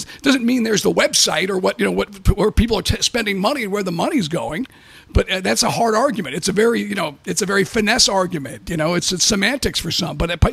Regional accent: Long Island, New York, United States; that I grew up with back in Long Island in New York.

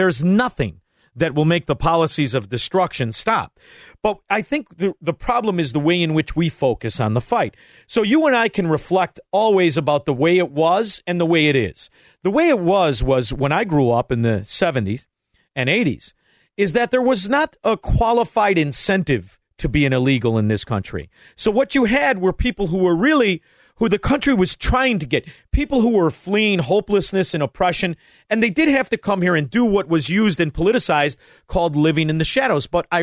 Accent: Chicago, Illinois, United States; moved away; I could tell you from being a Chicagoan, now an ex-Chicagoan, however, I still am back periodically from time to time

